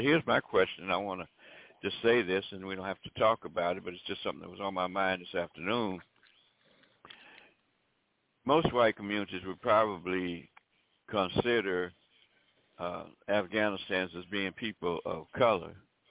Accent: Alabama, United States; I have had this experience in my home state of Alabama of being told that I could not eat in a white restaurant back in the 50s.

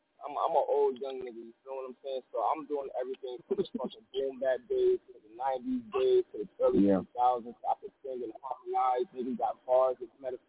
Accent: New York City, New York, United States; I'm from New York City. I'm from the Bronx.

